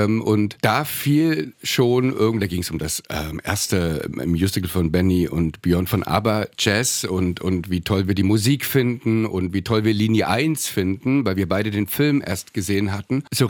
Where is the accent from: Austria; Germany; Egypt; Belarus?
Germany; East Germany; Ich bin ja, wie gesagt, im Osten groß geworden und die Filme im Kino kamen immer ein bisschen versetzt